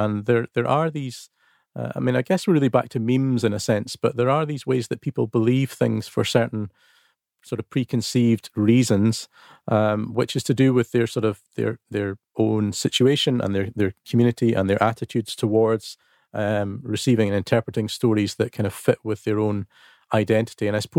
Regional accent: Arbroath, Scotland, United Kingdom; back to my hometown of Arbroath on the East Coast.

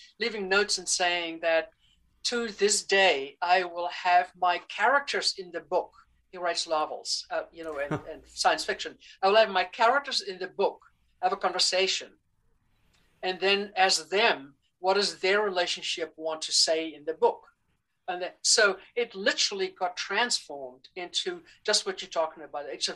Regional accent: South Africa; I'm a gypsy. I spent 2 years on the Amazon. I come from South Africa. I've lived in 5 different countries

